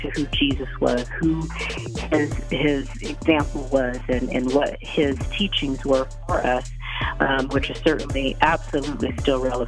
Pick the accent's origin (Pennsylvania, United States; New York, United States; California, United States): California, United States; Monterey; And so really I grew up in California, south of the Bay Area, on the coast in this place called Monterey, California.